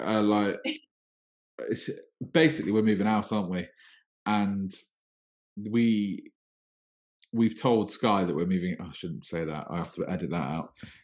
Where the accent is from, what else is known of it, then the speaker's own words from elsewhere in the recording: West Midlands, United Kingdom; accent: Brummie; because I'm not originally from the Southwest. I'm from the Midlands, the West Midlands. And my nan still lives up there. So every time I speak to her on the phone, I go full Brummie.